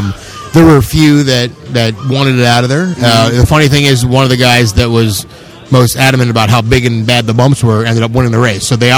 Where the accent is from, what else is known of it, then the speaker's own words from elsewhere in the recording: Philadelphia, Pennsylvania, United States; So, yeah, I grew up in Philadelphia.